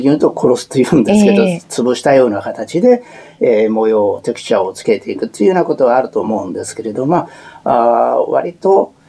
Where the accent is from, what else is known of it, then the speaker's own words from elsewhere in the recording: Takamatsu, Kagawa, Japan; moved away as an adult; 4人が高松で生まれましたということでございます。はい。18歳まで先の、東京オリンピック1964年まで、3月まで高松にいまして